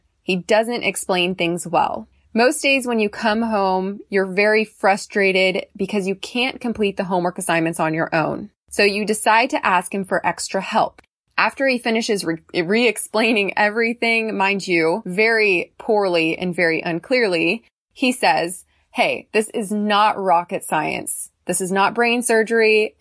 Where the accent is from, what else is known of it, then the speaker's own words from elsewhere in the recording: United States; I'm not German. I'm not male. I'm not short, right? I'm American.